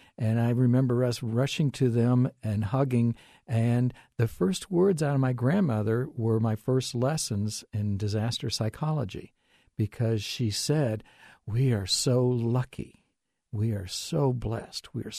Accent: St. Joseph, Missouri, United States; Well, I'm from St. Joseph, Missouri, and we are in the Tornado Alley right next to Kansas.

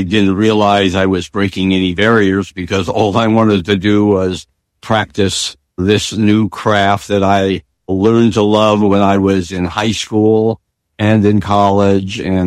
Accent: Oakland, California, United States; eventually got to the Oakland Tribune, my hometown paper, became a columnist, able to write about my community

